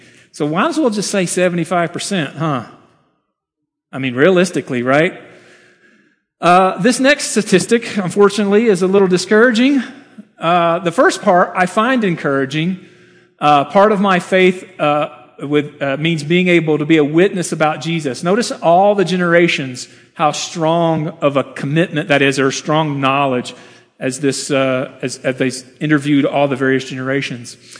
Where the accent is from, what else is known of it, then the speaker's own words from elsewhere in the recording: Memphis, Tennessee, United States; I came from Memphis a few years ago.